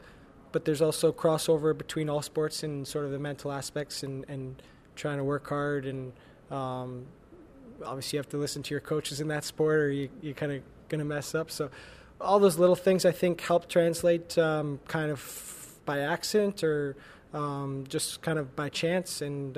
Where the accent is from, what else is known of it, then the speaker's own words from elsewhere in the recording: Ontario, Canada; growing up in Ontario